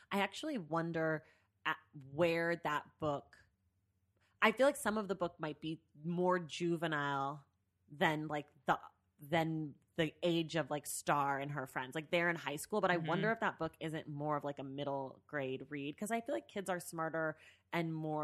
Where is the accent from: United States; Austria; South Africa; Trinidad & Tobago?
United States; California; I'm from the Bay Area, you know.